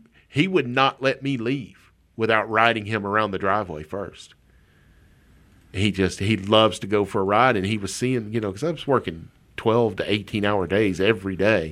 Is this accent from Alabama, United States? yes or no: yes; Semmes, Alabama, United States; clearly I'm from Sims, nursery capital of the world.